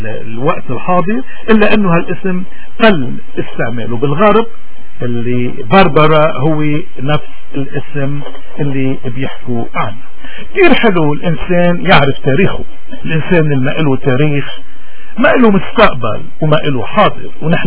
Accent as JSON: {"language": "Arabic", "country": "Lebanon", "said": "قديش نحن اليوم بحاجة كلبنانيين تحديدا وكمسيحيين بشكل أدق انه نرجع على سلاح الإيمان"}